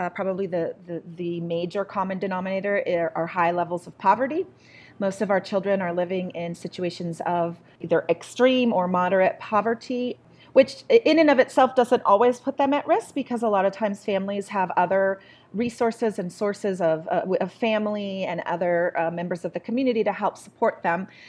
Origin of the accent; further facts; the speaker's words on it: Walla Walla, Washington, United States; I actually grew up in Walla Walla, Washington, a little town in eastern Washington State. A great little town, actually, to grow up in. It was a small town, about 30,000 people.